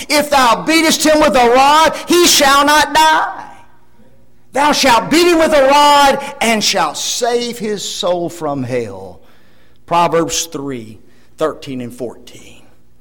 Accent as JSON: {"language": "English", "town": "Memphis", "region": "Tennessee", "country": "United States", "tie": "born or raised there", "also_born_or_lived": "Dyersburg", "said": "I was born in Dyersburg, Tennessee, just a little ways from New Bern, Tennessee. My mom and dad very shortly thereafter moved to Memphis, Tennessee, and that is the only place that I know as far as growing up is concerned."}